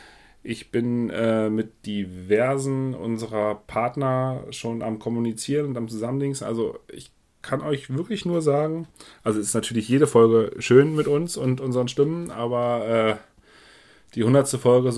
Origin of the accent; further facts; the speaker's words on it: Berlin, Germany; Wir kommen alle aus Berlin